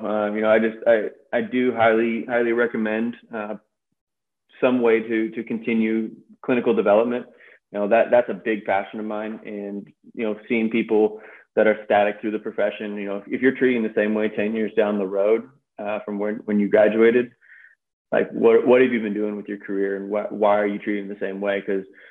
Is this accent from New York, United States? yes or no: no; San Diego, California, United States; Now, I grew up in San Diego. We didn't have hockey out there.